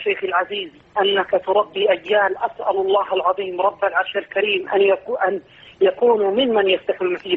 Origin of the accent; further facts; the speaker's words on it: Yemen; أنا من أهل اليمن